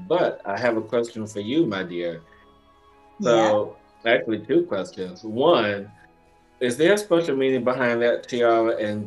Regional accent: Chicago, Illinois, United States; also born or lived in New York; now in Florida, United States; I'm in Florida too, like Rebecca. And so growing up in Chicago, living in New York most of my life

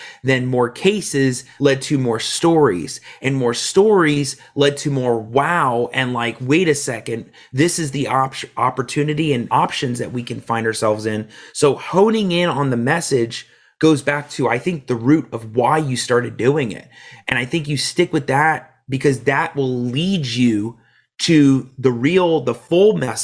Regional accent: Miami, Florida, United States; I grew up in Miami. So I knew that I needed to see a different opportunity.

